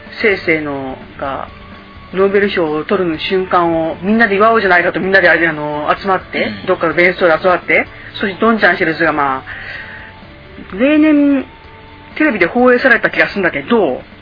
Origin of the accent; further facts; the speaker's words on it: Nagasaki, Japan; うん、まあ同じ長崎県出身ですので。